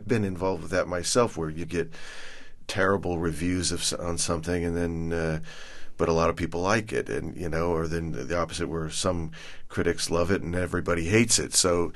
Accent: Burbank, California, United States; I mean, I grew up in Burbank, and kitsch is art to, you know

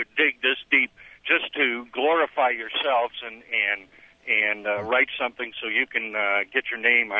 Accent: Toledo, Ohio, United States; now in Milan, United States; I'm from Toledo. I'm a Vietnam vet, and I'm damn proud of it.

